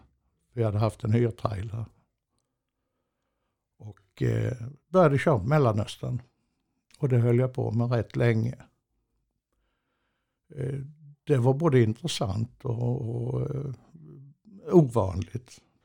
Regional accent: Kalmar, Kalmar County, Sweden; för jag kommer från Kalmar och bott där sedan 1960.

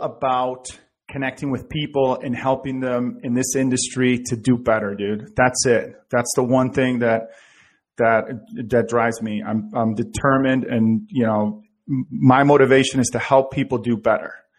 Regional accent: Venezuela; now in United States; I came from Venezuela. I was like, you know, I was 4 months here in this country.

